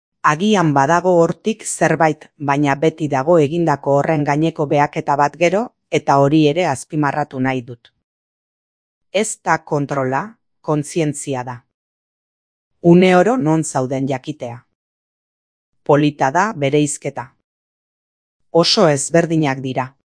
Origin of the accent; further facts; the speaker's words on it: Lasarte-Oria, Basque Country, Spain; nire haurtzarotik etortzen ziren irudi batzuk, Lasarteko urte batzuk, hemen oraindik udalik ez zegoenekoak.